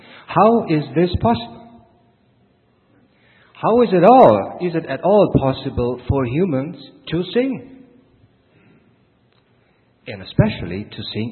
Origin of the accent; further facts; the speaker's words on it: Argentina; Congregational Mission of Jardin America and from any other churches of Argentina, but especially from my hometown and from the mission down there.